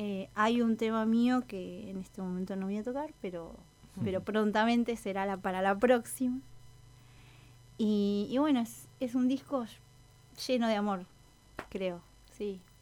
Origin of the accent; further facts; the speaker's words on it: Jujuy, Argentina; yo soy jujeña